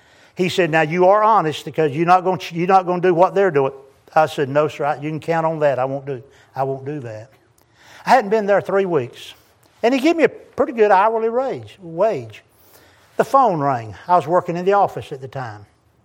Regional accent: North Carolina, United States; I'm from Eastern North Carolina, moved up to Newport News, Virginia.

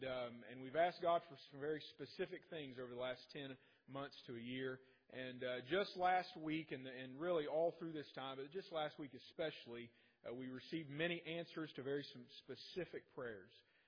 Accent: Ripley, West Virginia, United States; And we are from Ripley, West Virginia. We left there yesterday morning. It was 15 degrees.

